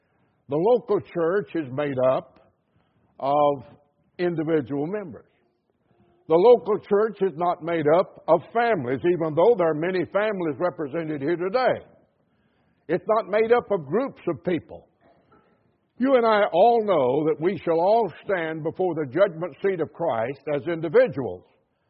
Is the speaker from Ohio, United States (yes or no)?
no; Rosenberg, Texas, United States; born there; I was born in Rosenberg, Texas